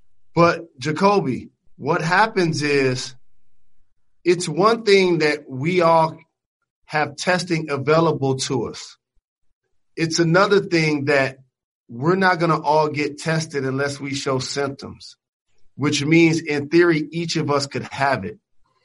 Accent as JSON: {"language": "English", "town": "Detroit", "region": "Michigan", "country": "United States", "said": "Y'all know I'm from Detroit."}